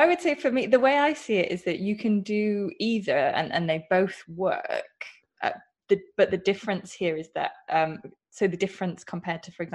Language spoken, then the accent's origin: English; United Kingdom; accent: UK; like Steve Kaufman or Kaufman in my UK accent.